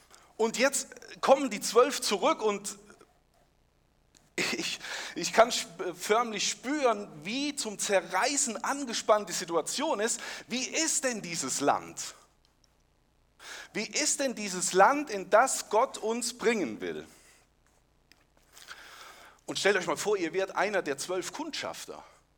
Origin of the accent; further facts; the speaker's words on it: Rhineland-Palatinate, Germany; Bei uns im Westerwald ist das so, dass wenn jemand ein gewisses Alter erreicht hat, kommt sogar der Bürgermeister zum Gratulieren.